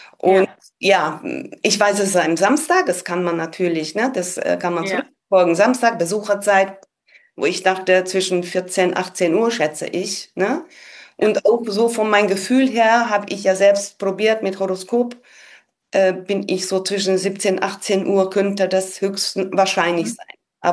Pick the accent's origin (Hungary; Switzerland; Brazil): Hungary; born there; German is a second language; ich bin gebürtig aus Ungarn